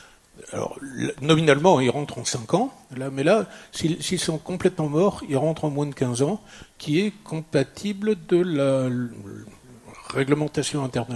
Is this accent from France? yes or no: no; Denmark; Moi, je suis danois.